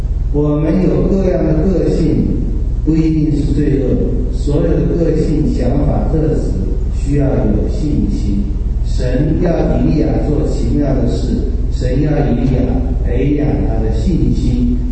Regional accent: China; 我觉得我们中国人的一个很悲哀的民族性，就是我们有极大的恐惧和不安全。

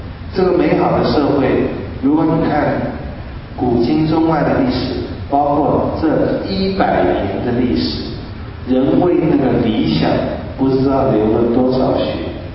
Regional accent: Taiwan; 我从台湾来，我就觉得，哎呀，我们现在台湾也很富裕，但就不大安全

